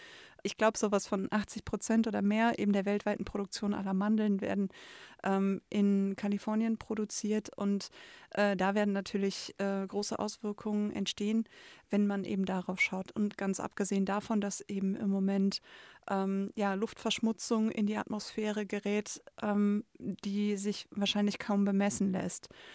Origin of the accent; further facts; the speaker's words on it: Duisburg, North Rhine-Westphalia, Germany; ich bin in Duisburg groß geworden und zwar ziemlich nah beim Landschaftspark Nord.